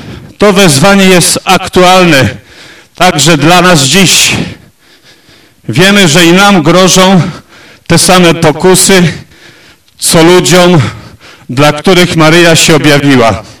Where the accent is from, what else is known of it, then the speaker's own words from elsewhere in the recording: Nowe Miasto Lubawskie, Warmian-Masurian Voivodeship, Poland; Sam pochodzę z sanktuarium, o którym nie słyszeliście. Miasteczko Nowe Miasto Lubawskie, a jest tam czczona od kilkuset lat Matka Boża Łąkowska.